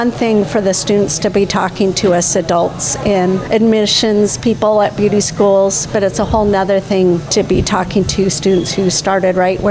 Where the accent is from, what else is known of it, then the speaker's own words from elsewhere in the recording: Ilwaco, Washington, United States; I grew up in Elwaco.